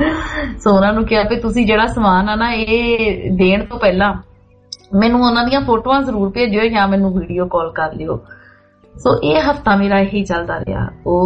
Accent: Punjab, India; ਜਿਹੜਾ ਪਿੰਡ ਸਾਡਾ ਜੱਦੀ ਮਕਾਨ ਆ, ਜਿੱਥੇ ਚਲੋ ਅਸੀਂ ਵੱਡੇ ਹੋਏ ਹੈ ਨਾ, ਉਹ ਸੀ ਜੀ ਜੀ ਟੀ ਰੋਡ ਦੇ ਉੱਤੇ, ਜਲੰਧਰ ਪਠਾਨਕੋਟ ਦਾ ਜਿਹੜਾ ਮੇਨ ਜੀ ਟੀ ਰੋਡ ਆ, ਉਹਦੇ ਉੱਤੇ ਸਾਡਾ ਪਿੰਡ ਆ।

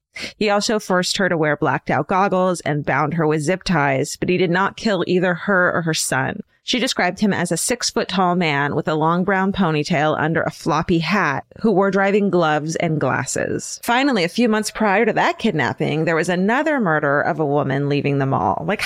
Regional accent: Boca Raton, Florida, United States; I grew up in Boca Raton, Florida, which is best known for being where your Jewish friends' grandparents live.

